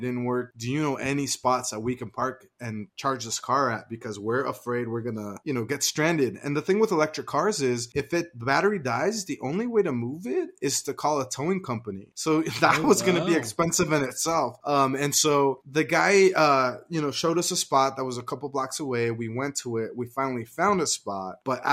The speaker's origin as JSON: {"language": "English", "region": "Idaho", "country": "United States", "said": "And we're like, oh, yeah, no, we're from Idaho."}